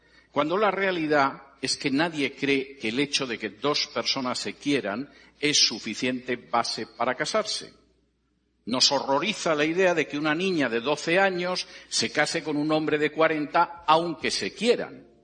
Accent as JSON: {"language": "Spanish", "country": "Spain", "said": "en mi país de origen, en España"}